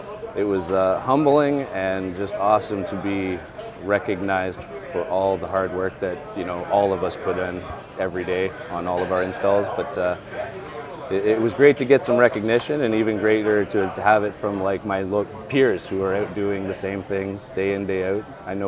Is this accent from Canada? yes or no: yes; Ontario, Canada; I am from Canada. We're in Ontario, yeah. Okay. About an hour north of Toronto